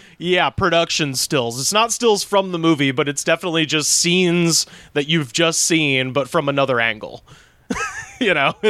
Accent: Auburn, Alabama, United States; I grew up in Auburn, Alabama, and we had a Blockbuster, but nobody fucked with Blockbuster.

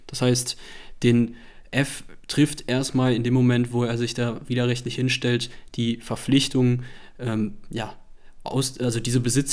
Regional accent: North Rhine-Westphalia, Germany; Berlin, Bayern und NRW, meiner Heimat

